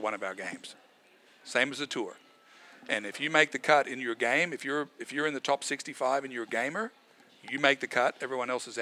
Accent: Australia; it's played on Kaikuya, which is what I grew up on in Australia.

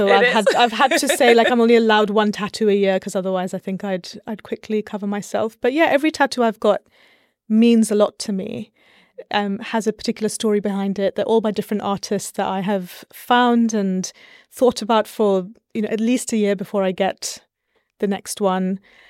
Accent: India; I had also spent quite formative years growing up in India, a different part of the country

